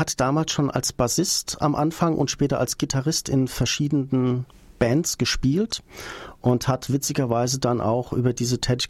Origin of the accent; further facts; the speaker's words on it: Frankfurt, Hesse, Germany; now in Niddatal, Germany; Ich bin ja gebürtiger Frankfurter, habe dann viele Jahre im Umkreis gewohnt, von Neu-Isenburg angefangen und letztendlich hat es mich jetzt nach Niedertal geschlagen, neben Heldenbergen